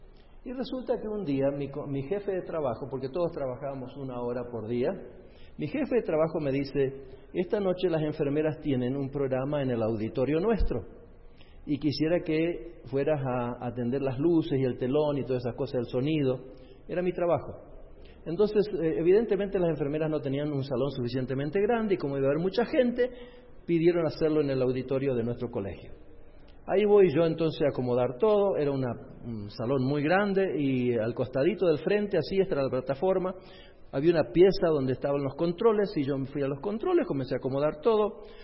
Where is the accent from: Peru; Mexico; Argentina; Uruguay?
Argentina; born there; Yo nací en Argentina, como ya algunos de ustedes saben, y eventualmente vivíamos en un lugar donde no había otros adventistas.